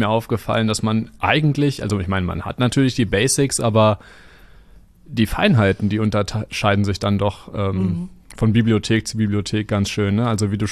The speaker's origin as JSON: {"language": "German", "town": "Düsseldorf", "region": "North Rhine-Westphalia", "country": "Germany", "tie": "born there", "said": "Ich habe tatsächlich, bin ich in Düsseldorf geboren."}